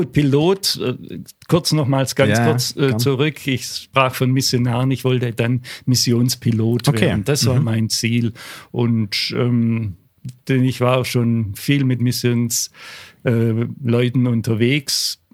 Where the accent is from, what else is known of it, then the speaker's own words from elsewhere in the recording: Bietigheim-Bissingen, Baden-Württemberg, Germany; Also aufgewachsen im Schwabenland, Biedigheim-Etter-Zimmern heißt der kleine Ort, heute Biedigheim-Biesingen.